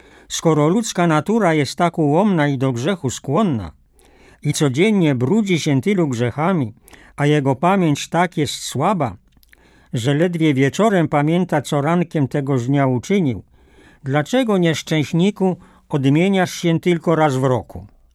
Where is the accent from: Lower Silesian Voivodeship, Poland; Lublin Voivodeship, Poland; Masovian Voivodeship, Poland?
Masovian Voivodeship, Poland; Mroczki; Ja pochodzę z małej wsi mazowieckiej, małych Mroczk. Rodzice prości, rolnicy, ale co miesiąc chodzili do spowiedzi.